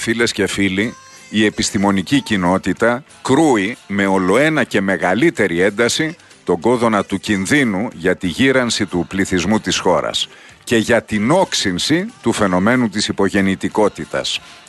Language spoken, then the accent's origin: Greek; Alexandroupoli, Eastern Macedonia and Thrace, Greece; born there; Είχα την χαρά να βρεθώ το τελευταίο 24ωρο στην πατρίδα μου, στη γενέτειρά μου, στην Αλεξανδρούπολη